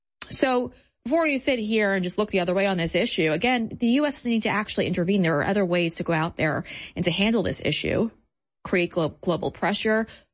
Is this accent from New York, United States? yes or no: yes; New York, United States; And I'm from New York, so I'm used to seeing stuff like this, but I'm not used to seeing the level of homelessness.